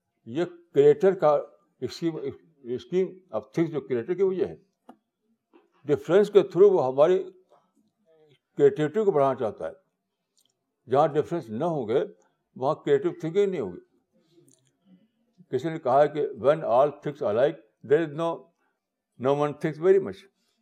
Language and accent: Urdu; India; born there; now in Delhi, India; میں انڈیا کا سٹیزن ہوں, اور میں جس کے انڈیا میں پیدا ہوا اور یہاں پر میں دعوت کا کام کر رہا ہوں